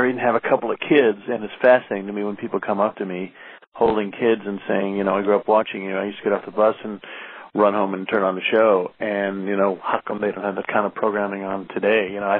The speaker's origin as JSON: {"language": "English", "town": "Indianapolis", "region": "Indiana", "country": "United States", "tie": "born or raised there", "said": "a friend of mine, Dave Garrison, who was a ventriloquist who I grew up with in Indianapolis"}